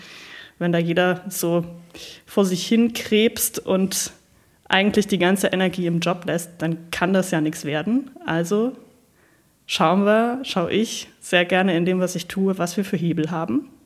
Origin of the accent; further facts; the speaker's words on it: Saarland, Germany; also born or lived in Stuttgart; Ich komme ganz ursprünglich aus dem Saarland und habe ganz lange in Stuttgart gelebt.